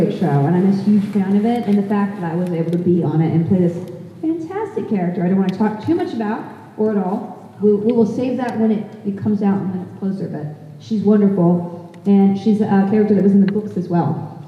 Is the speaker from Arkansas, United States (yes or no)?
no; Austin, Texas, United States; No, I'm from Austin. Well, I consider myself from Austin because I feel like I was here, I lived here from when I was 15 to like 21.